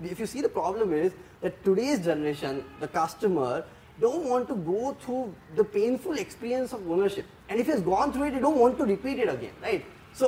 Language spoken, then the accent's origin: English; Udaipur, Rajasthan, India; I come from Udaipur city, right? It's a tier 3 city, pretty famous though, but it's a tier 3 town.